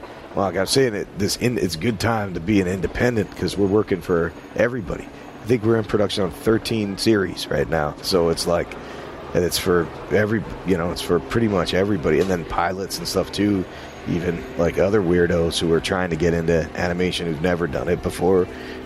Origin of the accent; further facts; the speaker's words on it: New York, United States; And since I was from New York, it didn't freak me out. I'd already worked there and knew everybody.